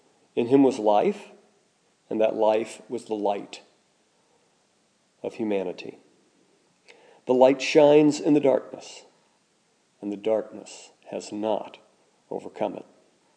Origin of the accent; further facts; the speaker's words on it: Indiana, United States; Growing up in Indiana in the mid-20th century, I didn't really personally know any fathers who were not honorable.